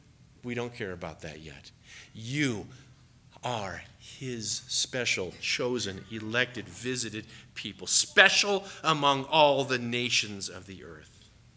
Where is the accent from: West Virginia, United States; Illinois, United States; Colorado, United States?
Colorado, United States; Boulder; I took a prayer walk one day when I was growing up in Boulder, a fairly new believer.